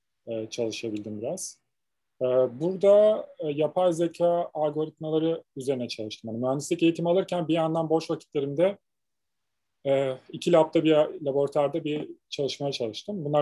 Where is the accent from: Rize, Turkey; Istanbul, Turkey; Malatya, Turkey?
Istanbul, Turkey; İstanbul'da doğdum. Büyüdüm. Kadıköy Anadolu Lisesi'ne gittikten sonra